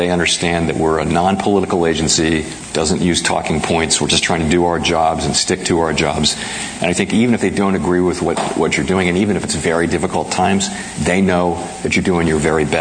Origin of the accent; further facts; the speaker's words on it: Washington, District of Columbia, United States; And I grew up in Washington, D.C., and the whole Washington, D.C. political scene is there.